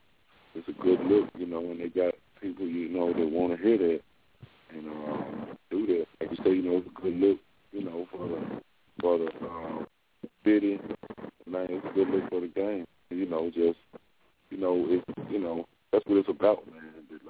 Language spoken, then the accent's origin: English; Memphis, Tennessee, United States; I'm just introducing and saying I'm from Memphis 10, Home of the Pimpin'.